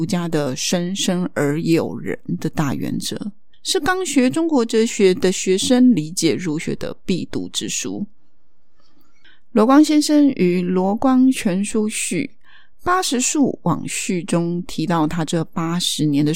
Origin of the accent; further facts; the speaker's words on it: Taiwan; 其实我们台湾人一直使用参考章太炎所设计的注音符号。